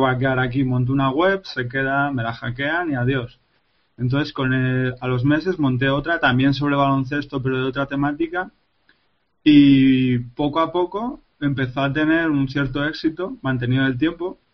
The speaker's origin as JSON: {"language": "Spanish", "town": "Tudela", "region": "Navarre", "country": "Spain", "said": "Yo, como he dicho antes, soy de Navarra y estaba trabajando en Zaragoza."}